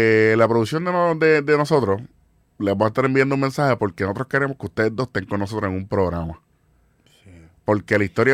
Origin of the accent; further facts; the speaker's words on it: Puerto Rico; la unión de la que somos capaces los puertorriqueños cuando nos pasa algo